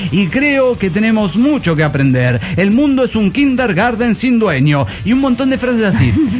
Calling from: Costa Rica; de Costa Rica.

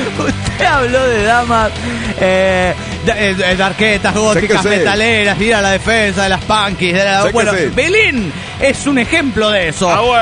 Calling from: Ibarra, Imbabura, Ecuador; de Ibarra, Ecuador.

